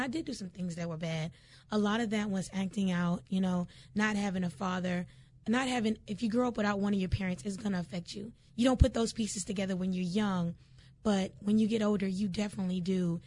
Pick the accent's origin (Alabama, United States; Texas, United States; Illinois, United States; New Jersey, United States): Texas, United States; San Antonio; I'm originally from San Antonio, and we moved here in 2010.